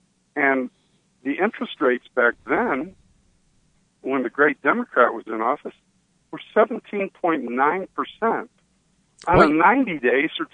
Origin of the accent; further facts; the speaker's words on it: Illinois, United States; I'm not from Champaign, but I am from Illinois.